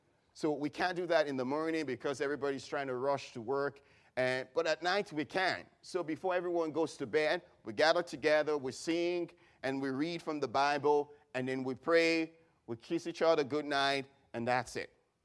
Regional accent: Nigeria; growing up in Nigeria, where we have fair population of Muslims

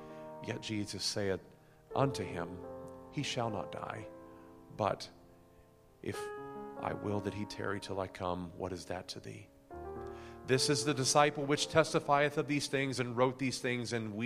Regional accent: Seattle, Washington, United States; I'm from Seattle, and I say that with all sincerity.

